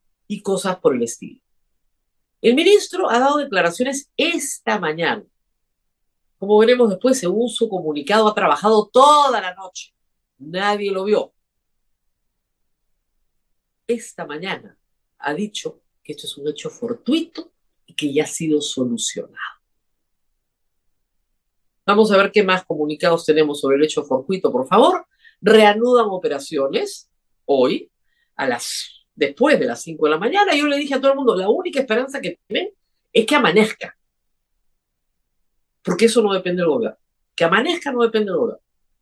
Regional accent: Peru; En fin, ya estamos acostumbrados, somos peruanos.

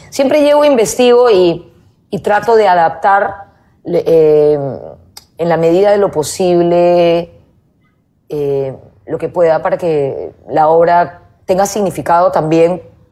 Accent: Peru; en el trato entre nosotros como peruanos

